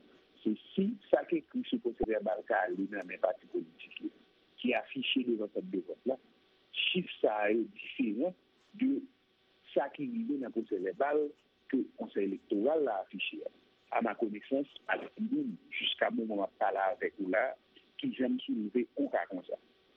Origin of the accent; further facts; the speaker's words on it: Haiti; Deuxièmement, en tant qu'Haïtien, qui a des positions en plus et qui suit l'actualité, on a fait ce que j'appelle un appel à la responsabilité et au sérieux.